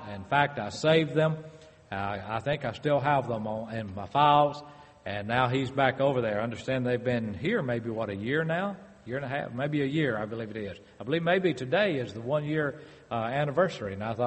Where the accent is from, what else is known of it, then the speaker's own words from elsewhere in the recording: Mississippi, United States; I'm from Mississippi, so I can understand that.